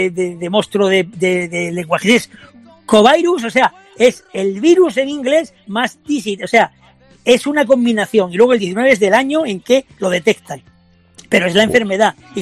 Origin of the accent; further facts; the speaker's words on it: Community of Madrid, Spain; los leístas somos fundamentalmente los de Madrid y nuestra zona de influencia.